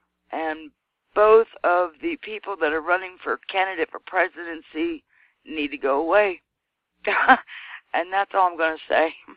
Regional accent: Virginia, United States; also born or lived in New England; I live in the Shenandoah Valley in Virginia. I'm from Virginia, so I've lived here most of my life.

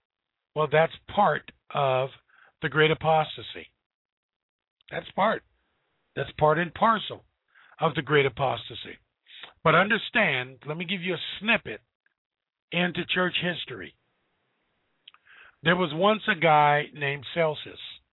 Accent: Ohio, United States; born there; meaning I was born in Ohio, America, and we want to make this a Christian nation

